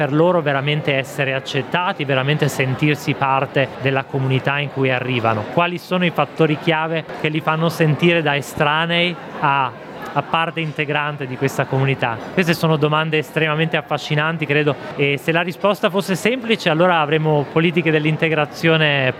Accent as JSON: {"language": "Italian", "region": "Trentino-Alto Adige", "country": "Italy", "lives_now": "Germany", "said": "Io vengo dall'Alto Adige, in realtà ho avuto un, diciamo così, forse un canale migratorio un po' privilegiato perché mia madre viene dalla Germania, quindi diciamo così ho sempre avuto una sorta di legame con il paese, anche se in primo luogo insomma mi sento italiano indubbiamente"}